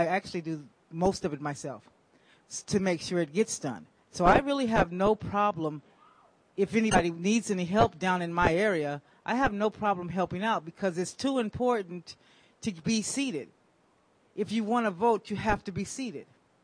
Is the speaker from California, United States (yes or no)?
yes; California, United States; Good evening, everybody. I'm from Southern California.